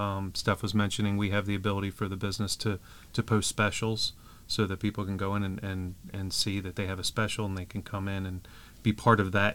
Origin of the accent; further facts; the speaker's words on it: Maryland, United States; I'm born and raised in Harford County. I love it here.